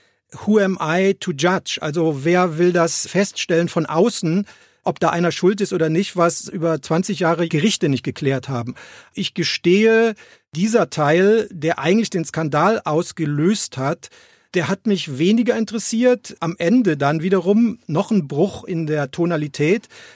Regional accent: Rhineland, Germany; als Rheinländer setzt man sich über sich selbst hinweg.

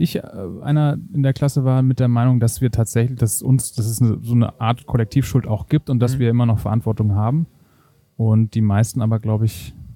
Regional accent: Southern Germany, Germany; Also ich komme aus einer Kleinstadt aus Süddeutschland.

